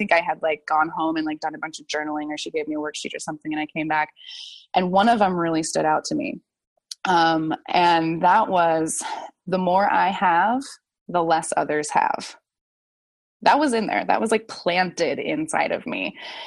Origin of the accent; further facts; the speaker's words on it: United States; We grew up in America. We grew up in the Western world. We've got money stories.